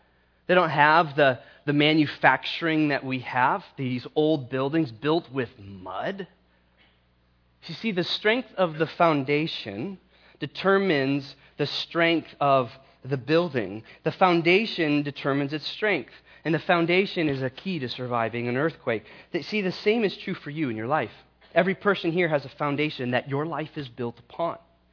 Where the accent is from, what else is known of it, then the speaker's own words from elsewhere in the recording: Iowa, United States; I'm from the Midwest. I'm from Iowa. And we have tornadoes and natural disasters, and we have flooding.